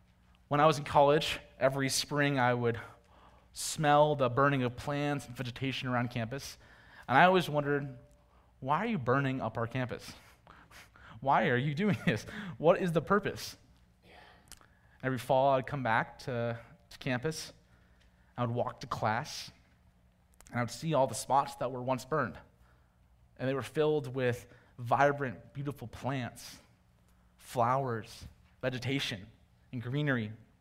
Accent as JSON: {"language": "English", "region": "Michigan", "country": "United States", "tie": "born or raised there", "said": "I couldn't help but think of my childhood growing up in Michigan. Lakes were everywhere, and they were beautiful."}